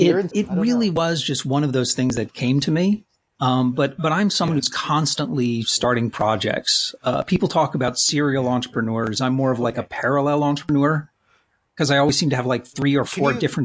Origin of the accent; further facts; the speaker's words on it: Washington, District of Columbia, United States; I grew up with that. I grew up in D.C.